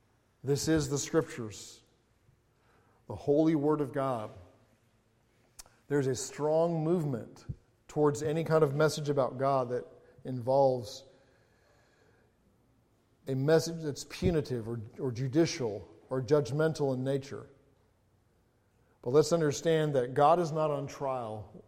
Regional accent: England, United Kingdom; growing up in England, it's so easy for me to get in that English brogue.

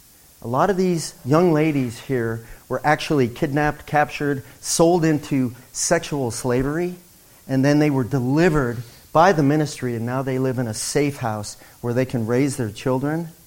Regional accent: Colorado, United States; I'm from Colorado, mountains and hills and stuff.

